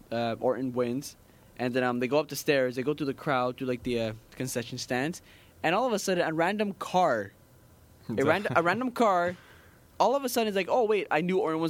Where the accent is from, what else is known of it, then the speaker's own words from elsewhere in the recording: Canada; I'm Canadian.